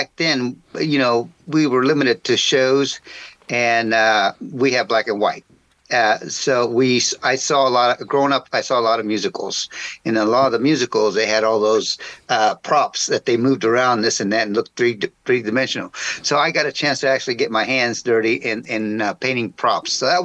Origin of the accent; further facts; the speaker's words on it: Frankfort, Indiana, United States; also born or lived in San Antonio, Texas; I was born in San Antonio, Texas, and we moved. I started going to fifth grade up here in Indiana, so I was very young. And it was grew and raised in Frankfort, Indiana, great town, great city now.